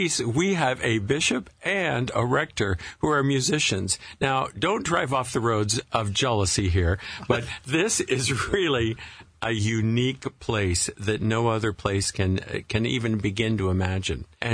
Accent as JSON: {"language": "English", "town": "Madera", "region": "California", "country": "United States", "tie": "born or raised there", "said": "I grew up in Madera in the middle of the Central Valley"}